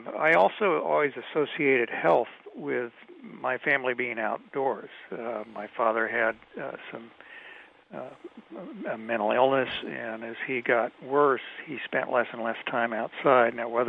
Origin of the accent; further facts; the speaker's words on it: Kansas City, United States; I grew up outside of Kansas City at the suburban edge of Kansas City.